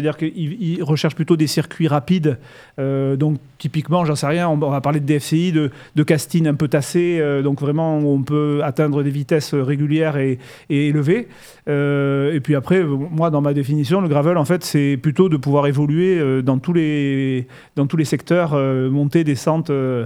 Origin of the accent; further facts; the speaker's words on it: Nouvelle-Aquitaine, France; surtout chez nous en Dordogne, où ça monte et ça descend partout